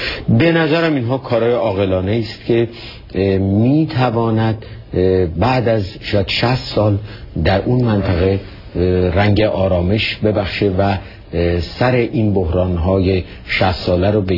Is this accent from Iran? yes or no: yes; Iran; نه فقط به دلیل اینکه ما ایرانی هستیم